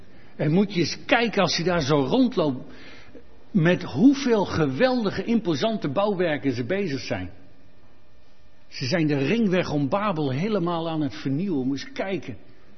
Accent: Deventer, Overijssel, Netherlands; Nou, ik kwam uit Deventer, dat was natuurlijk ook al heel wat. Een oude stad, het oudste stenen huis van Nederland staat in Deventer.

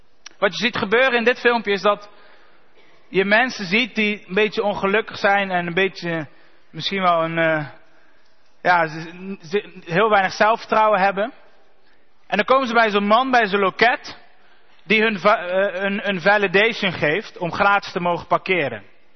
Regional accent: Netherlands; Omdat wij als Nederlanders, wij zeiken liever iemand af.

